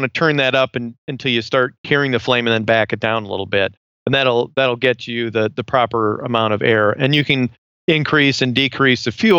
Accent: Iowa, United States; I grew up in Iowa, a little cold in the winter

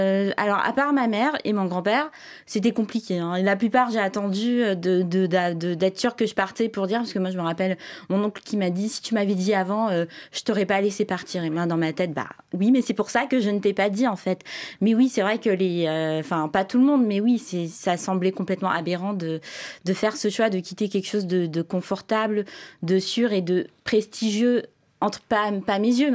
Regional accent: Senegal; Je suis née et j'ai grandi au Sénégal.

